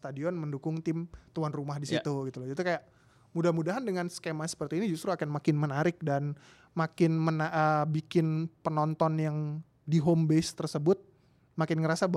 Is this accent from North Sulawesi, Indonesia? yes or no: no; Bogor, West Java, Indonesia; di kandang gue kan anak Kabupaten Bogor ya